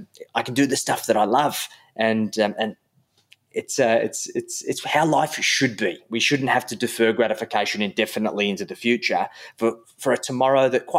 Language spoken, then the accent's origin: English; Wollongong, New South Wales, Australia; also born or lived in Sydney; So I was born in Wollongong, grew up in the Gong, And I moved around a little bit. My parents separated when I was very young, so I was always traveling between Wollongong and Sydney.